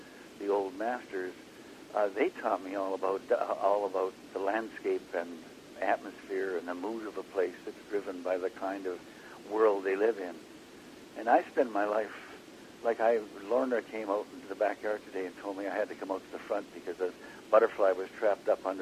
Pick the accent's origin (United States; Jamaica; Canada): Canada; Vernon, British Columbia; I grew up in the Okanagan Valley in a small town called Vernon, it was a tiny town. Used to have the biggest army camp in Canada during the Second World War.